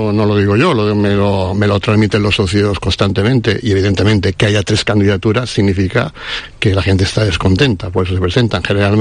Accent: Santa Catalina, Balearic Islands, Spain; born there; yo nací en Santa Catalina, mi relación con el Club Náutico es muy estrecha

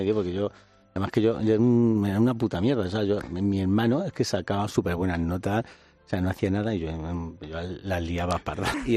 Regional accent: Madrid, Community of Madrid, Spain; Yo soy un joven de Vallecas

